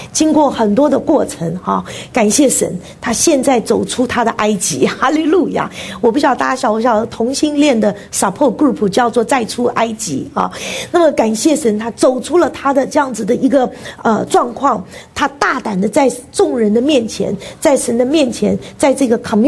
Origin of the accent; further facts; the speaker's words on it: Taiwan; 我们以前像我是从台湾来的哈，我不知道别的地方怎么样。我们在台湾，在我那个年龄，在我们小时候去上学